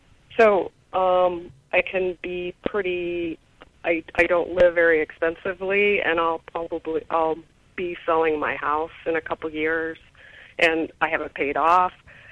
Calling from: Oregon, United States; also born or lived in Montana; I'm from Oregon, and I want to thank you for your podcast.

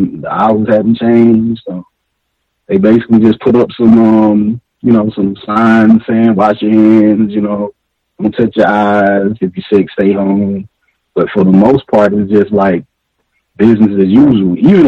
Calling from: Atlanta, Georgia, United States; Greetings, everyone. I'm calling you from Atlanta, Georgia.

